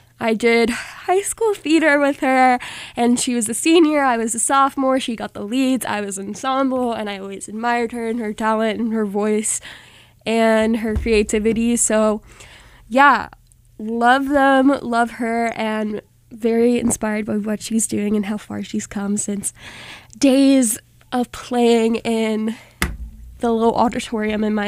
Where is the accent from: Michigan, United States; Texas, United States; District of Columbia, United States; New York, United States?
New York, United States; now in Boston, United States; I know we're in Boston, but I am from New York.